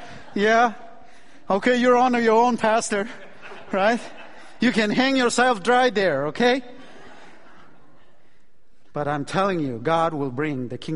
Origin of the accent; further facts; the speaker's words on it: Chicago, Illinois, United States; also born or lived in Indiana / Michigan; So I'm from Midwest. I started in Chicago, so I'm like a Chicagoan.